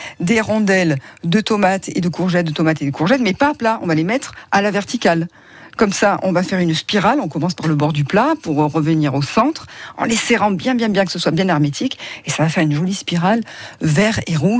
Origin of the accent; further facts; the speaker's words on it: Provence-Alpes-Côte d'Azur, France; Tian en terre cuite qu'on utilise beaucoup chez nous en Provence